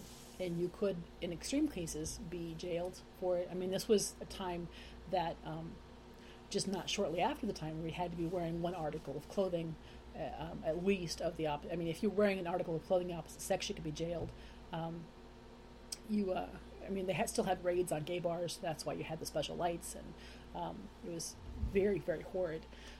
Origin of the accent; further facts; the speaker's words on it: Fremont, Nebraska, United States; now in Lincoln, United States; Yeah, I came from Fremont my first couple of years of high school, and there was like 1,000 kids in my class, just in my class alone, my grade, whatever.